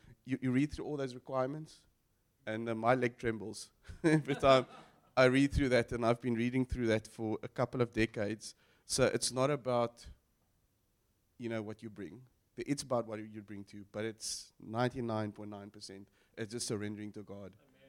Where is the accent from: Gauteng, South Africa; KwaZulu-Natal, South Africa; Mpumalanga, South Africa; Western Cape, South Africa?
KwaZulu-Natal, South Africa; Durban; Sorry, I'm from Durban, Lord.